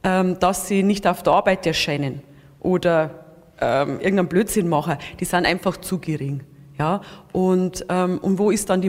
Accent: Germany; auch ich als Deutscher bin mit Problemen konfrontiert.

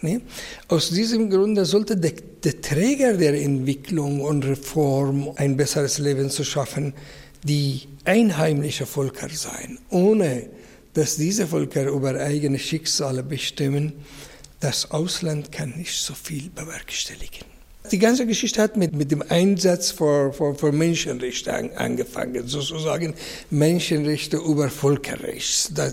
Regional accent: Afghanistan; Und ich bin in Afghanistan geboren, aufgewachsen. Ich habe Wurzel da, ich habe eine große Familie da. Ich liebe meine erste Heimat.

